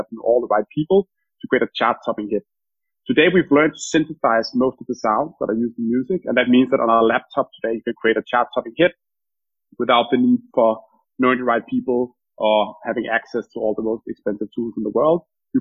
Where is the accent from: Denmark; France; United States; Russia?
Denmark; moved away as an adult; now in London, United Kingdom; My own personal background is that I'm from Denmark